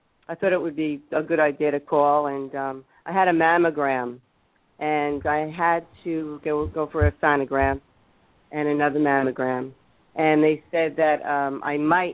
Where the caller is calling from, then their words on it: Parkland, Florida, United States; Parkland, Florida.